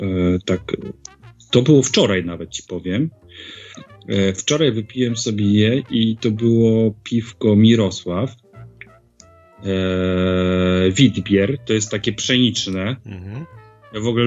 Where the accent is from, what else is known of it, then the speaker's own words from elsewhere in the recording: coast, Poland; Ja wiesz, pochodzę tam z nadmorza.